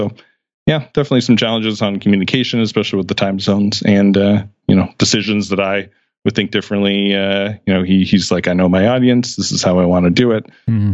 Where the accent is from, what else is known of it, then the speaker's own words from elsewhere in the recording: Canada; he's in the Asian country, I'm in Canadian.